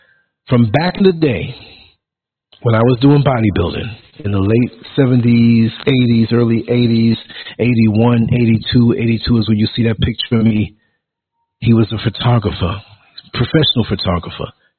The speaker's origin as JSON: {"language": "English", "region": "New York", "country": "United States", "accent": "New York", "said": "He heard my New York accent."}